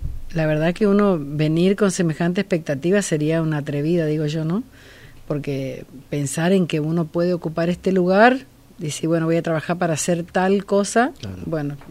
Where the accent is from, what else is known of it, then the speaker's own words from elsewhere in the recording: General Pinedo, Chaco, Argentina; porque soy oriunda de General Pinedo